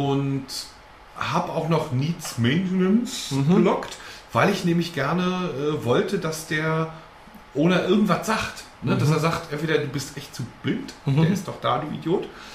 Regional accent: Mecklenburg-Vorpommern, Germany; ein Cache in meiner Heimatregion in der Nähe Plauer See

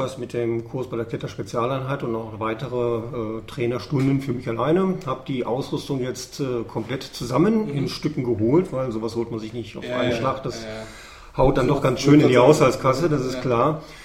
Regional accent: North Rhine-Westphalia, Germany; born there; now in Sauerland, Germany; weil ich bin eigentlich gebürtiger Niederrheiner.

